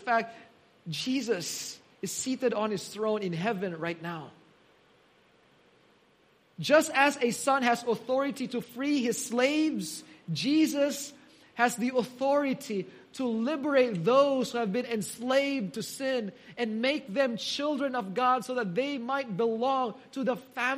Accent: Manila, Metro Manila, Philippines; so we went back to Manila because we're originally from Manila

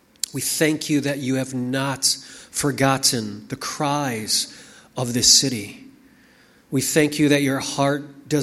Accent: Chicago, Illinois, United States; now in Philippines; Well, you know, I grew up in Chicago, and in Chicago we have four distinct seasons.

